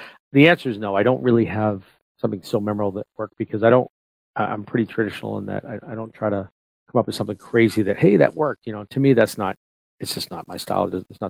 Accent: Portland, Maine, United States; I grew up in Maine and in Portland, but we had a camp up near Augusta near Damariscotta.

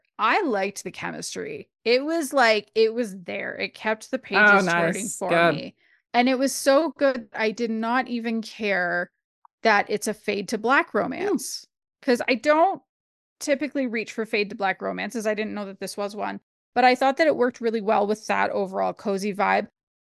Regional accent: Canada; The other thing as a Canadian that I thought was kind of funny is, her nemesis is not Starbucks.

